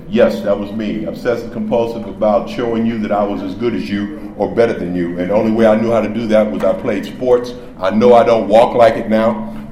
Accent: Los Angeles, California, United States; I was born and raised in Los Angeles. I am an original Angelino, as they say. All right, I come from the east side of Los Angeles.

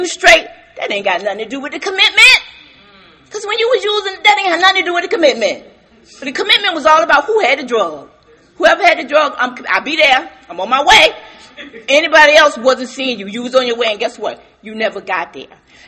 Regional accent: New Jersey, United States; So I'm from the Burlington County area of New Jersey.

